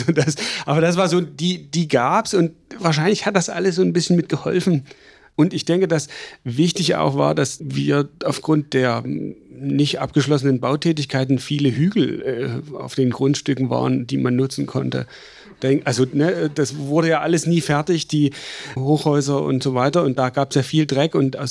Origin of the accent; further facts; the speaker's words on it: East Germany, Germany; Für uns Ostdeutsche oder für mich war es eine Freiheitsmaschine.